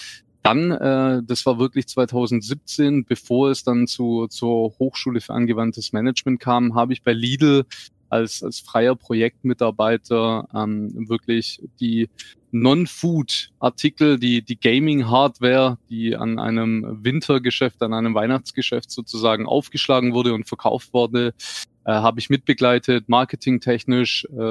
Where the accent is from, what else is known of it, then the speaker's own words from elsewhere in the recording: Stuttgart, Baden-Württemberg, Germany; accent: Swabian; auch man hörte so ein bisschen an meinem schwäbischen Akzent, sind wir eine Familie aus Stuttgart